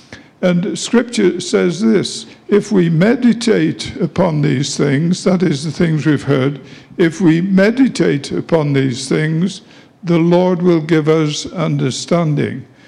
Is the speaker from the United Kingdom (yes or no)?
yes; England, United Kingdom; moved away as an adult; By the way, I'm from England. Some of you perhaps thought I had a speech impediment, but this is how I learned to speak English in England.